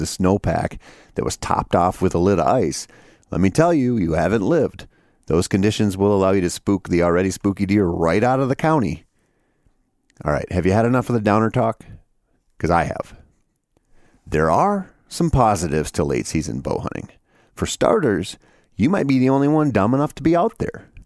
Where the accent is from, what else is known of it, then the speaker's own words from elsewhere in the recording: Minnesota, United States; In my home state of Minnesota, I can't recall ever seeing a big buck in December while I was actually on stand.